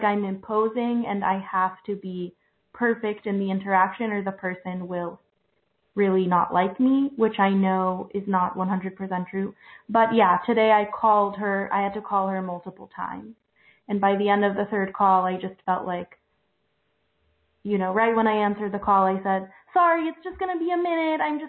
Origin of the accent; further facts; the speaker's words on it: Philadelphia, Pennsylvania, United States; I'm from Philadelphia. I don't know why it doesn't say.